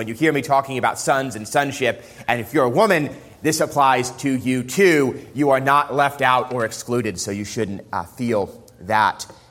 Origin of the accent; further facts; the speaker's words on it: New York City, New York, United States; Growing up in New York City, my dad used to refer to Father's Day, a little bit tongue-in-cheek, as Missing Persons Day.